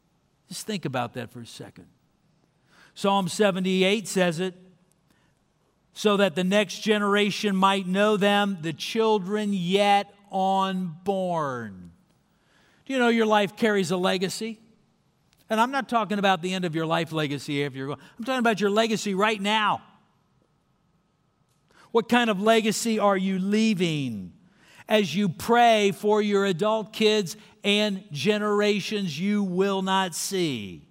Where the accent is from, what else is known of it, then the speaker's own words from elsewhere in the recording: Hershey, Pennsylvania, United States; now in Dallas, United States; I grew up in Hershey, Pennsylvania. Came to Dallas through Haiti.